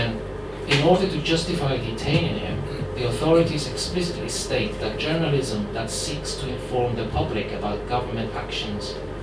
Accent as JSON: {"language": "English", "town": "Durham", "region": "North East England", "country": "United Kingdom", "lives_now": "Würzburg, Germany", "said": "I live in Würzburg, Bavaria, but I'm from Durham."}